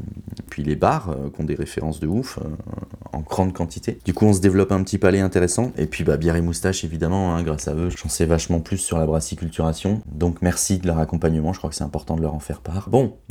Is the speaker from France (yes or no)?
yes; Nouvelle-Aquitaine, France; Je viens du Pays Basque.